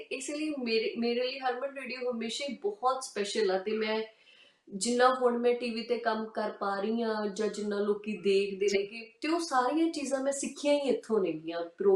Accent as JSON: {"language": "Punjabi", "town": "Narangwal Khurd", "region": "Punjab", "country": "India", "tie": "born or raised there", "said": "ਭੈਣ ਜੀ, ਮੇਰਾ ਪਿੰਡ ਲੁਧਿਆਣੇ ਦਾ ਬਹੁਤ ਹੀ ਸੋਹਣਾ ਪਿੰਡ ਹੈ, ਨਾਰੰਗਵਾਲ ਖੁਰਦ, ਨਾਰੰਗਵਾਲ ਕਲਾਂ ਤੇ"}